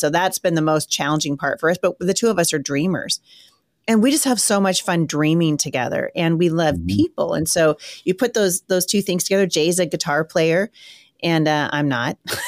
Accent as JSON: {"language": "English", "country": "Ireland", "said": "I should have been Italian, but I'm Irish."}